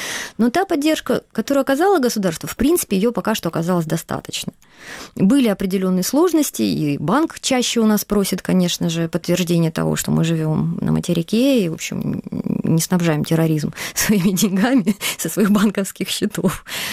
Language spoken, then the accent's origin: Russian; Crimea, Ukraine; now in Kyiv, Ukraine; когда мы приехали из Крыма, мы приехали под Киев